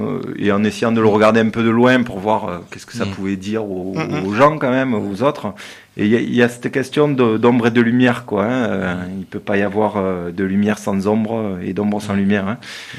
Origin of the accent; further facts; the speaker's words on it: Marseille, Provence-Alpes-Côte d'Azur, France; Parce que je suis de Marseille au départ, ouais. Même si mon cœur est ici, ma famille est de Marseille, enfin une partie de ma famille est de Marseille. Et du coup, le funk, j'ai commencé ça à Marseille en fait.